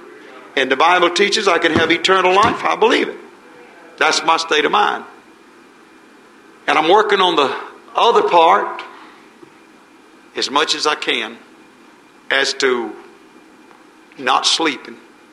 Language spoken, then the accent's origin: English; United States; I happen to know I'm from America. And I know what's going on over there.